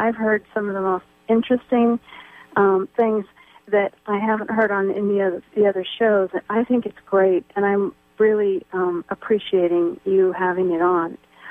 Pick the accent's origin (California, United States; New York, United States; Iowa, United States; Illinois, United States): California, United States; I'm from Marin.